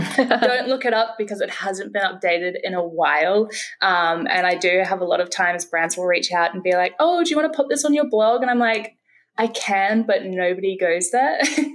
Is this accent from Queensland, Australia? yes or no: yes; Brisbane, Queensland, Australia; also born or lived in Sydney; I was born in Sydney, and then I moved up to Brisbane, which is in Queensland, when I was in like the second grade. So for people who don't know me, I say Sydney because it sounds a bit more cool, but I'd probably say I'm from Brisbane.